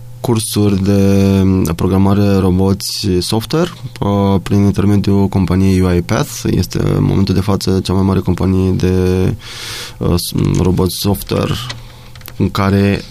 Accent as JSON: {"language": "Romanian", "town": "Fălticeni", "region": "Suceava County", "country": "Romania", "tie": "born or raised there", "also_born_or_lived": "Timișoara", "said": "Nu, născut în Timișoara. Și am copilărit în Fălticeni și..."}